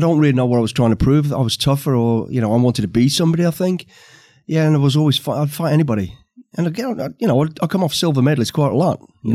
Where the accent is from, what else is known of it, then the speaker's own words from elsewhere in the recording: Warsaw, Masovian Voivodeship, Poland; It was a real fun time, if I'm honest. I mean, look back at it. We came from a poor family, like most of the kids in our street.